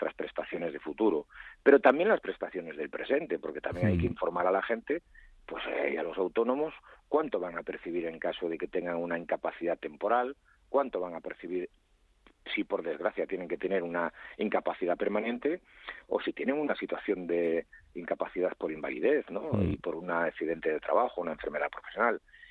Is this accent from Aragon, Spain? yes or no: no; Galicia, Spain; tenemos porque estoy aquí ahora y soy gallego